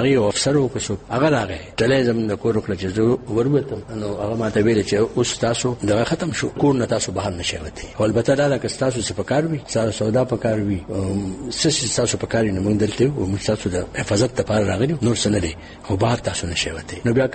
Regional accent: Pakistan; زه مخکې پښتون یم بیا پاکستاني یم بیا مسلمان یم

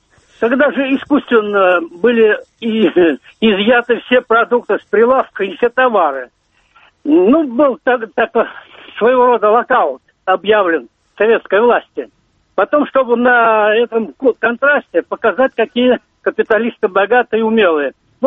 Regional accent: Moscow, Russia; Я москвич, я из Москвы.

